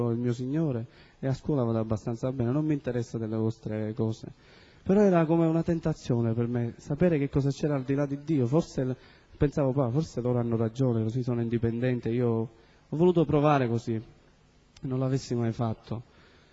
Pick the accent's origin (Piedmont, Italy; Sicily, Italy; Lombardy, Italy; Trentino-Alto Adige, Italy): Sicily, Italy; Bagheria; con tutte le scuole che c'erano a Bagheria, io vengo da Bagheria